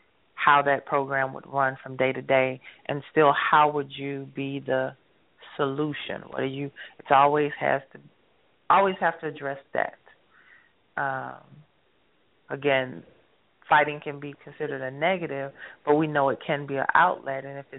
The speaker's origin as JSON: {"language": "English", "region": "the South", "country": "United States", "lives_now": "Michigan, United States", "said": "Okay, I'm still from the South, so I know they say fixing to. Maybe they don't say it up here in Michigan."}